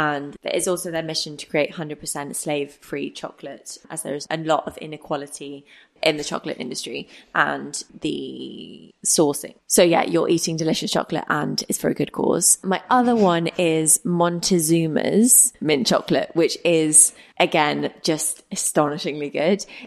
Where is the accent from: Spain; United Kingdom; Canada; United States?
United Kingdom; as a Brit